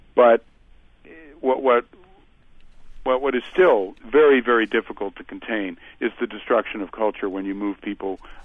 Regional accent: Wyoming, United States; I'm from Wyoming, and there were people in my community there that had settled four or five generations before I arrived

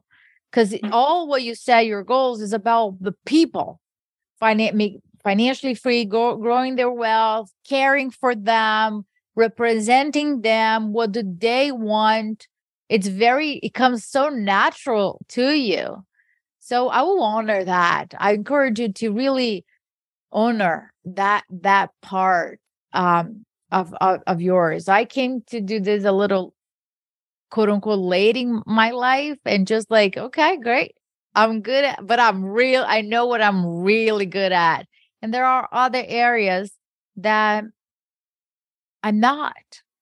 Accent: Brazil; I grew up in Brazil

